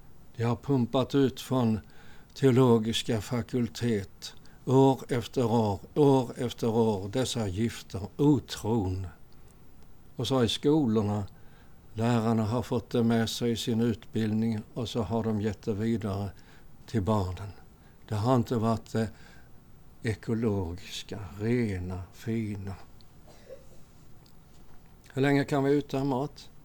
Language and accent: Swedish; Örkeljunga, Skåne, Sweden; Och även i Örkeljunga där vi kommer ifrån